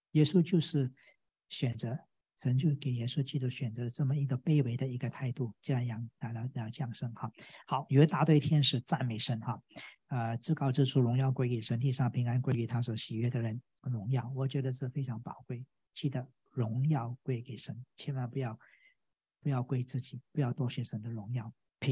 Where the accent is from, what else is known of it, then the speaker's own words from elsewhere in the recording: Guangdong, China; accent: Cantonese; 我们广东话说“擘大个口，搭个窿”